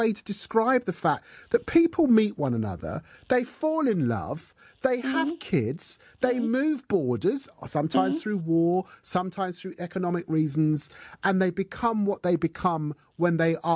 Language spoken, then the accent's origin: English; England, United Kingdom; I'm English.